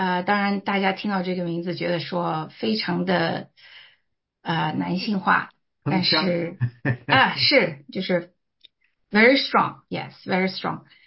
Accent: China; accent: Chinese; also born or lived in Southern United States; 我当时在美国南方的时候，学了一口非常切的美国南方土音，再加上我的中国口音

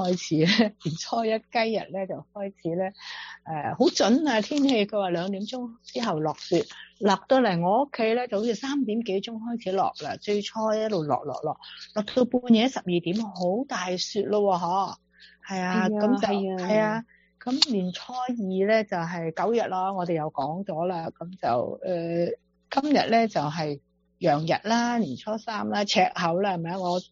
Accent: China; 咁都系我哋中国人嘅情人节啦

